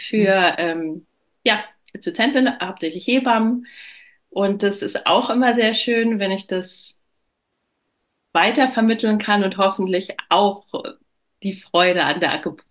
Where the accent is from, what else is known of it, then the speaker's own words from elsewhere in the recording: Munich, Bavaria, Germany; ich komme aus München